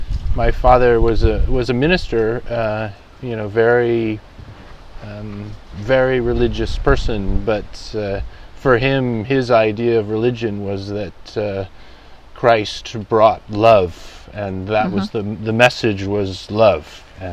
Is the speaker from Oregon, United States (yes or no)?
yes; Eugene, Oregon, United States; born there; I was born in Eugene, Oregon.